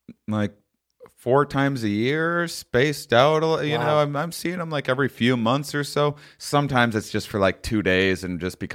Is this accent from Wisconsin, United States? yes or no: yes; La Crosse, Wisconsin, United States; So like I'll go through Wisconsin where I'm from originally.